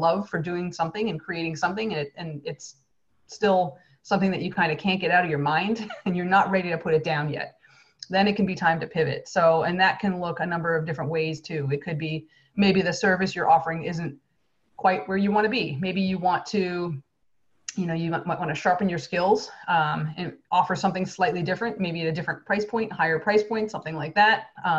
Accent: New Jersey, United States; it could just be because I'm from New Jersey, but I have a lot of love for The Godfather.

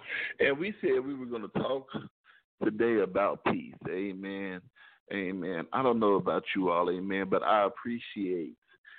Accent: Chicago, Illinois, United States; I'm from Chicago. We don't snitch.

